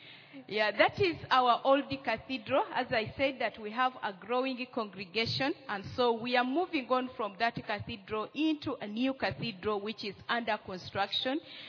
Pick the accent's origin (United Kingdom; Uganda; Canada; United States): Uganda; I come from Uganda.